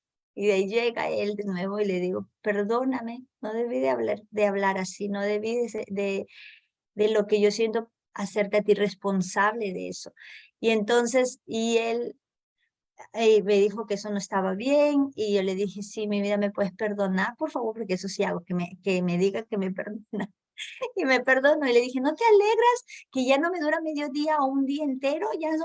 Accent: Peru; que las dos somos peruanas

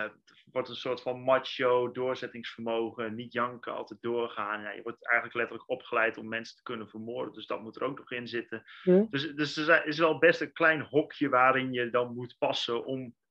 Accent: Enter, Overijssel, Netherlands; ja, ik ben opgegroeid in Enter, een heel klein plaatsje in Twente.

